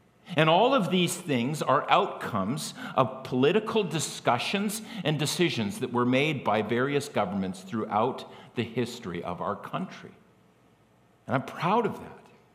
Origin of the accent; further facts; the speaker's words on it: Canada; but I am also Canadian, and I'm proud of that.